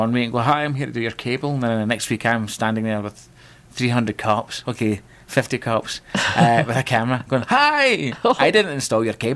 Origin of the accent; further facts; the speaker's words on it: Glasgow, Scotland, United Kingdom; now in Canada; I'm from Glasgow. Hello there.